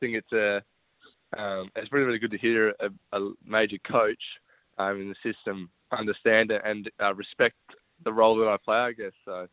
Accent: Perth, Western Australia, Australia; Yeah, been in Perth my whole life. Used to live up in the hills with Dad in what we call Gooseberry Hill or Kalamunda.

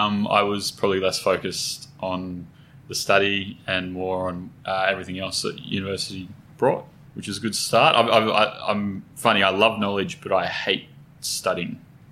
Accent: Newcastle, United Kingdom; born there; So I was born in Newcastle.

